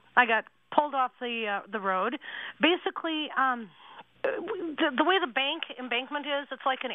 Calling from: Spring Park, Minnesota, United States; I'm calling from Spring Park, Minnesota.

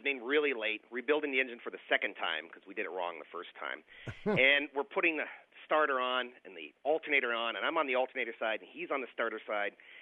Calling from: Oxford, Ohio, United States; I'm from Oxford, Ohio.

